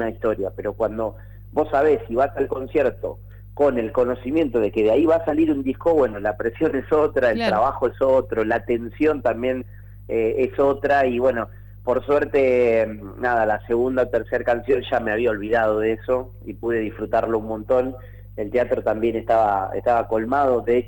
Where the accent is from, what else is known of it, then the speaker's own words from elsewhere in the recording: Arroyo Seco, Santa Fe, Argentina; era un barrio en Arroyo Seco de provincias por ahí unidas en un mismo barrio, porque me acuerdo que había mucha gente del Chaco que escuchaba mucho chamamé